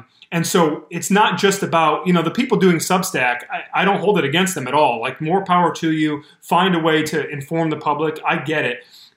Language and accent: English; Detroit, Michigan, United States; because I grew up every day in Metro Detroit and came downstairs to my breakfast table and there was a copy of the Detroit News and a copy of the Detroit Free Press.